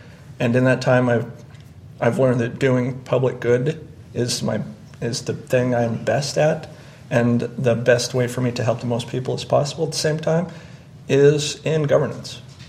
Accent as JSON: {"language": "English", "town": "Big Timber", "region": "Montana", "country": "United States", "said": "I'm originally from Big Timber, and after I graduated high school, I joined the Air Force"}